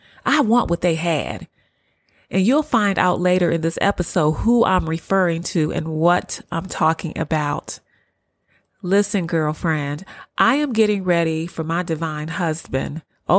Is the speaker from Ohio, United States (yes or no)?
yes; Cleveland, Ohio, United States; I'm from Cleveland, Ohio. So I love snow. I used to love playing in snow.